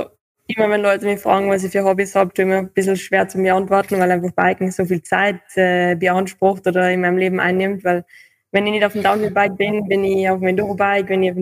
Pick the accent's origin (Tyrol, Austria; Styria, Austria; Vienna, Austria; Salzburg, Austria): Salzburg, Austria; Saalbach; ich komme aus Salbach, bin 23 Jahre alt